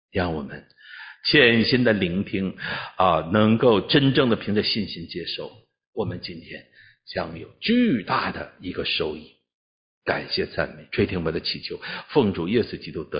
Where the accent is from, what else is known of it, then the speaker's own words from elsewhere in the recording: China; 我们中国人强调礼尚往来